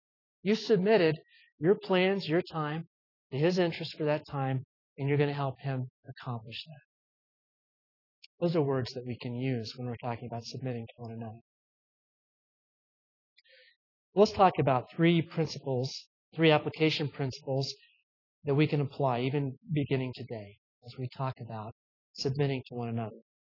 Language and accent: English; the South, United States; And I grew up in the South, so I know it's a little stilted, okay?